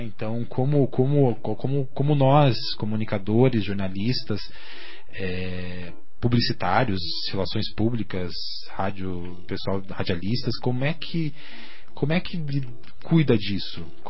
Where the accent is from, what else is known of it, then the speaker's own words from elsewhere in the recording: Paranaguá, Paraná, Brazil; que eu sou bagrinho, sou de Paranaguá, e mantenho a minha ligação forte com a cidade, minha família ainda mora lá